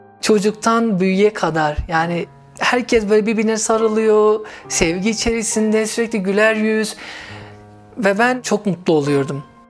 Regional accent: Siirt Province, Turkey; İslam dinine bağlı yani ve Siirt çevresi olduğu için aşırı dindarlar. Ben de o yörede yetiştim

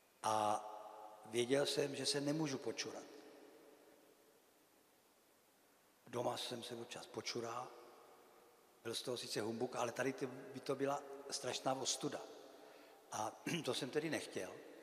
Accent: Moravia, Czechia; já jsem Moravák.

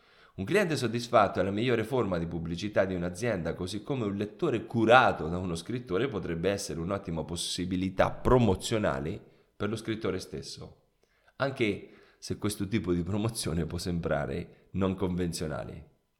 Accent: Porto Sant'Elpidio, Marche, Italy; Siamo così partiti in questo progetto nell'organizzare una presentazione al club Juve del mio paese, che è Porto Sant'Elpidio.

